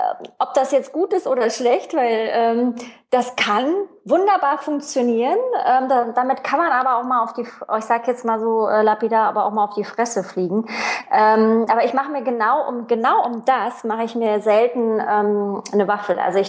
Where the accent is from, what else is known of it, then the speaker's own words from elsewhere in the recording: Germany; also born or lived in France; DDR-Kind, ich bin in der DDR aufgewachsen, Wende, dann Jugend in der BRD dann, also im gemeinsamen Deutschland.